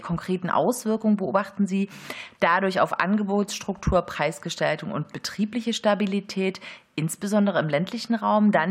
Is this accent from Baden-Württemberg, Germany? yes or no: no; Berlin, Germany; Ich als Berlinerin